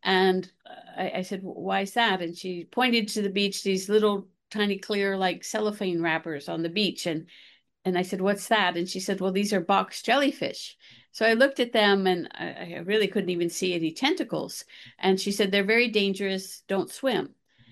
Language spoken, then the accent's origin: English; Alaska, United States; now in Hawaii, United States; So I've always been a swimmer. I'm originally from Alaska.